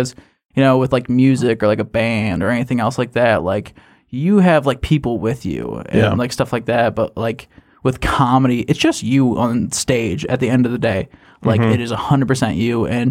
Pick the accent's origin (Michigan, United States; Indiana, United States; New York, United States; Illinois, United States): Michigan, United States; Buchanan; I'm 21. I'm from Buchanan, Michigan.